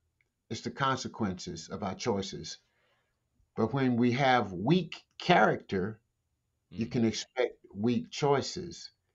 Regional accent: Fort Necessity, Louisiana, United States; Oh, I began the journey as an attorney because, John, I grew up in Fort Necessity, Louisiana.

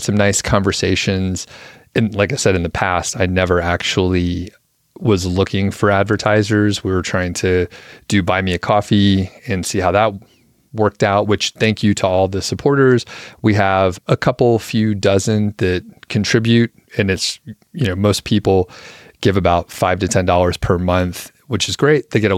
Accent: Atlanta, Georgia, United States; I'm also from Atlanta, so I got to visit with some family, and it's just a blast.

